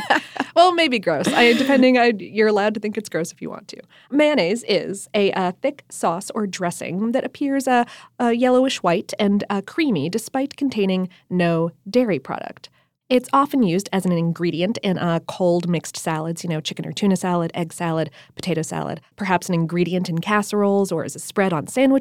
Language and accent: English; the North, United States; See, I'm from the North. I grew up on Hellman's.